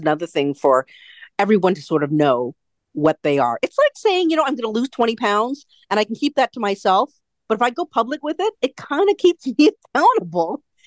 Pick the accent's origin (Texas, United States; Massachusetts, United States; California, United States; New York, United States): California, United States; I mean, I born and raised in the Bay Area